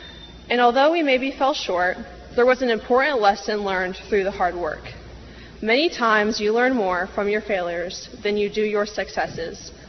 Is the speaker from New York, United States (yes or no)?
no; Neodesha, Kansas, United States; especially since we're from Neodesha, where being a part of this community is extremely special.